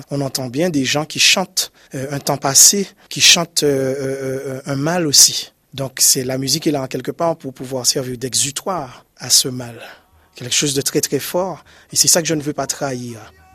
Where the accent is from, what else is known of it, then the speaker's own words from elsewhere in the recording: Martinique; Mon tambour de prédilection, c'est le tambour djouba, puisque je suis martiniquais.